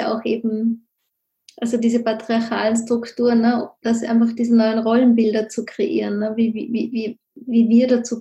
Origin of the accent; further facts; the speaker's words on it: Tyrol, Austria; ich komme ja aus Tirol hier, hinter den Bergen, und ja, da ist ein ganz starkes patriarchales System nach wie vor.